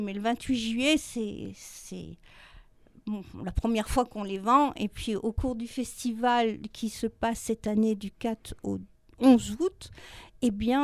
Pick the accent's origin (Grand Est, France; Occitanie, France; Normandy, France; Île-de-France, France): Grand Est, France; moved away; je suis pas du tout d'ici. Je suis une bonne Lorraine, et je suis là comme depuis 40 ans, plus même. Mais ça fait, oui, depuis 1970